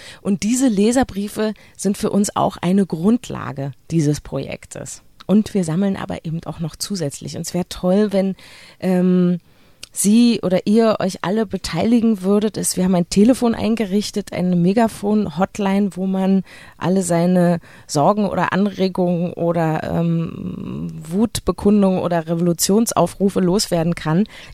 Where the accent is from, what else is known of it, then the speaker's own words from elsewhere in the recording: Berlin, Germany; ich komme ja aus Berlin und komme hierher